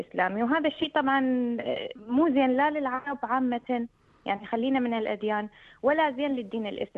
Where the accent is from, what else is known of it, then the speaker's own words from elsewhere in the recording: Iraq; now in Australia; انا عراقيه وصار لي 20 سنه باستراليا